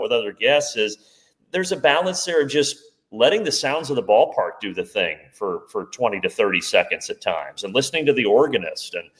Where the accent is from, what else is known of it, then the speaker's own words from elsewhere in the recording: Indiana, United States; And I also grew up loving basketball because I grew up in Indiana. I grew up in the Big Ten footprint.